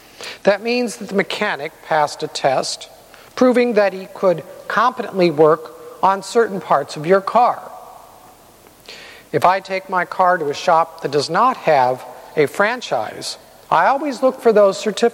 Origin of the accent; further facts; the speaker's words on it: California, United States; I grew up in California. I like the dryness.